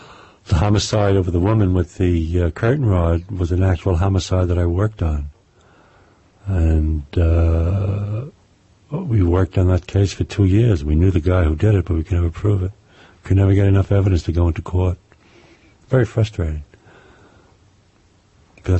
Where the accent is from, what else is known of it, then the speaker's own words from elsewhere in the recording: Brooklyn, New York, United States; accent: New York; This is all true. Yes. This is all true. I was born in Brooklyn. I was born on Ostrand Avenue in Brooklyn, and since then I've moved around a lot.